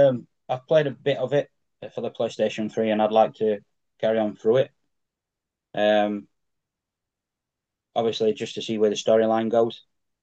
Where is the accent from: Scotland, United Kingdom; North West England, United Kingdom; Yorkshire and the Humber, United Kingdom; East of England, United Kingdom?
Yorkshire and the Humber, United Kingdom; I'm from South York, so I'm a Rotherham United fan